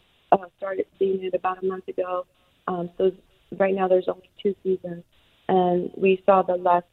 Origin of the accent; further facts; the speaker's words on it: California, United States; Well, I'm from California.